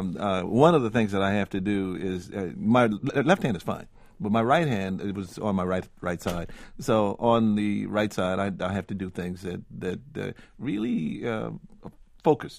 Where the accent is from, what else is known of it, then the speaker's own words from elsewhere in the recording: Washington, District of Columbia, United States; I was growing up in Washington, D.C., and the people that were all around me were... I lived about a block from Howard University